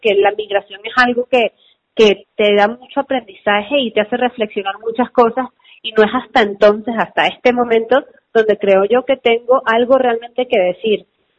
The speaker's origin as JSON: {"language": "Spanish", "country": "Venezuela", "tie": "born or raised there", "moved": "yes", "lives_now": "Mexico", "said": "la persona que me abrió la puerta o la opción a yo considerar México como un lugar donde yo también podía ser músico, no solo en mi natal Venezuela. Y y ahora realmente luego de llegar acá a México"}